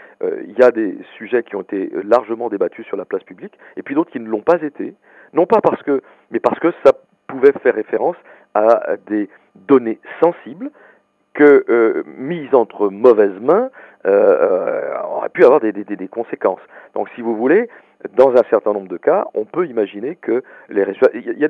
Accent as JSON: {"language": "French", "region": "Nouvelle-Aquitaine", "country": "France", "said": "en région Aquitaine, qui est ma région d'origine"}